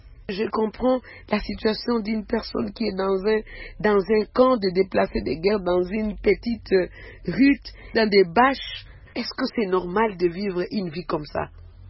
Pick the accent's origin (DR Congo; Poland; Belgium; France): DR Congo; je suis congolaise